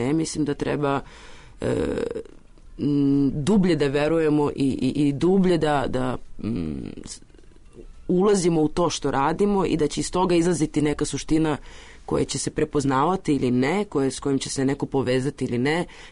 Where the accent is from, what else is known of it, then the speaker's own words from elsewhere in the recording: Serbia; Ja jesam iz Srbije, ali ja ovde nisam odrasla kulturološki, prosto imam neka drugačija iskustva